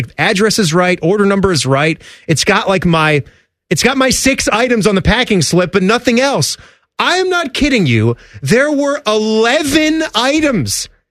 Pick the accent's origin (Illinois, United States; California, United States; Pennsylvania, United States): Illinois, United States; Chicago; I'm from Chicago.